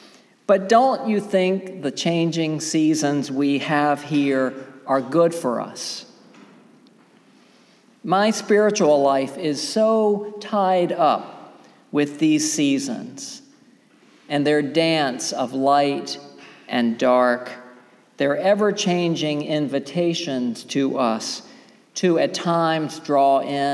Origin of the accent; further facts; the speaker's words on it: the South, United States; But I grew up in the South and we didn't even have a snow shovel down there.